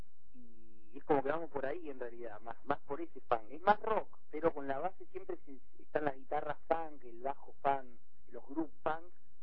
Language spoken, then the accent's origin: Spanish; Paso del Rey, Buenos Aires Province, Argentina; El oeste, somos de Paso del Rey nosotros, Moreno por ahí.